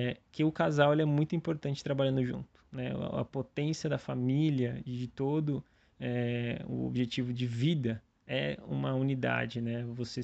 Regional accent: Santo André, São Paulo, Brazil; Santo André, interior de São Paulo.

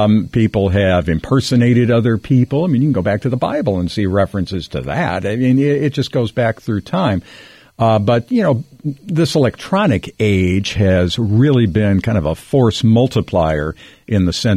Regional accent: Waukesha, Wisconsin, United States; moved away as an adult; now in Des Moines, United States; I am not an Iowa native. I was born and raised in Waukesha, Wisconsin, near Milwaukee.

